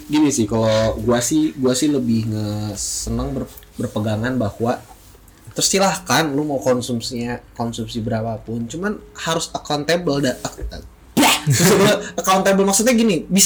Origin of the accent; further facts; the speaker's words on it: Bandung, West Java, Indonesia; gue sebagai anak Bandung merasa teroffense.